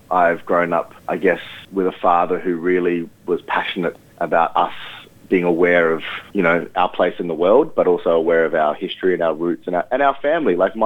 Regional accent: Australia; born there; accent: Australian; I was born in Australia. My accent is Australian

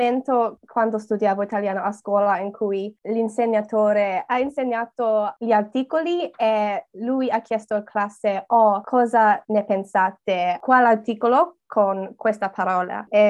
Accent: Australia; Italian is a second language; È divertente perché sono australiana, ovviamente, e gli australiani spesso non hanno una storia molto vecchia come gli italiani.

